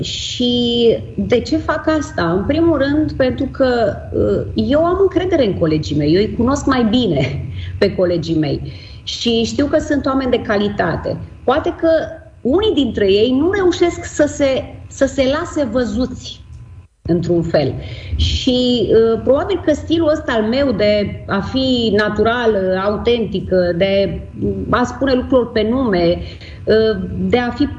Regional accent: Romania; Înainte de toate suntem români, sunt româncă și îmi iubesc țara

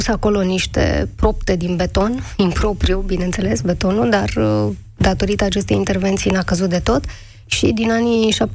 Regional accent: Arad, Arad County, Romania; eu sunt din Arad și eu, pe vremea când eram elevă, făceam foarte multe excursii la cetate cu școala.

